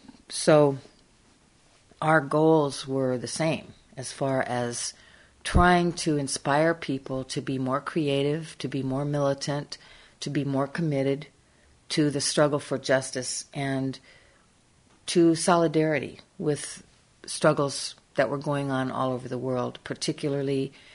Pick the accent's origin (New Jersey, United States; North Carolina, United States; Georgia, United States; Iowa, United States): Iowa, United States; I was brought up in Iowa.